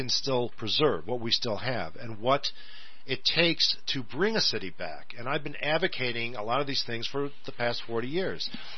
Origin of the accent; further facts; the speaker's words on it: New York Mills, New York, United States; I grew up in New York Mills, but I've always been an advocate for the city of Utica